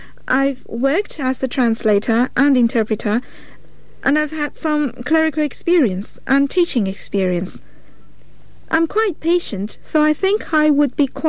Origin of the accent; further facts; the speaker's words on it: Beijing, China; I was born here in Beijing and have always lived here.